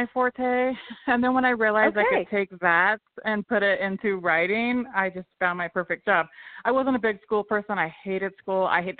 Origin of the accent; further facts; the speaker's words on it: Oregon, United States; My hometown, the town I grew up in Oregon, they found out and they did a newspaper piece on me, and they wanted to call my parents to interview them.